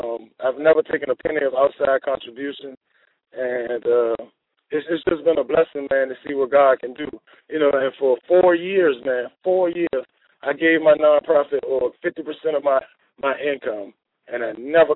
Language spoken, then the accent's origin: English; Richmond, Virginia, United States; In 2010, I'm from Richmond, Virginia. I know you guys probably heard of VCU when they went to the Final Four.